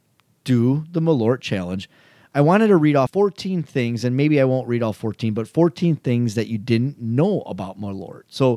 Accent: Chicago, Illinois, United States; We are all from, you know, Chicagoland area. We're from Chicago.

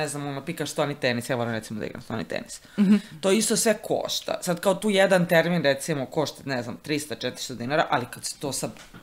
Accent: Smederevo, Šumadija and Western Serbia, Serbia; Ja sam odrasla u Smederevo i tamo je još uvijek postojao tada radnički univerzitet 90-ih

